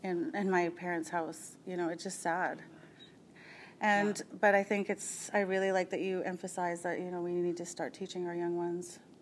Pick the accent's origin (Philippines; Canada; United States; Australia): Canada; Alberta; because I grew up in Muscatine, Alberta